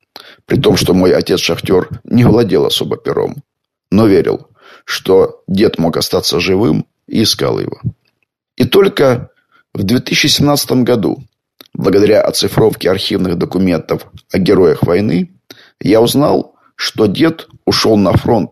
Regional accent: Donbas, Ukraine; Начиная с 2014 года на моей малой родине, Донбассе, уже вовсю полыхала война.

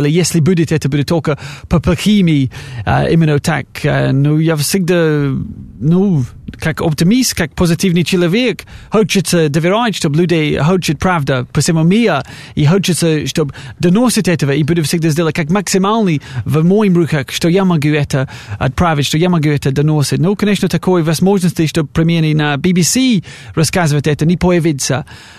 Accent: United Kingdom; Russian is a second language; Но я из Великобритании

